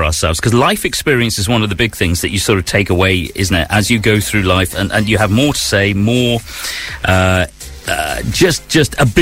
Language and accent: English; Rugby, West Midlands, United Kingdom; Which was my hometown.